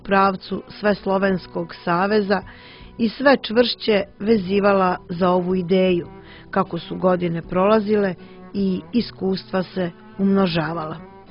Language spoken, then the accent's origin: Serbian; Montenegro; born there; also born or lived in Serbia / Russia; Zbog toga što sam rođen u Crnoj Gori, zbog toga što su moji korijeni, kao i većine crnogorskih dječaka, čisto slovenski, zbog toga što sam dugo živio u Srbiji i gotovo još duže u Rusiji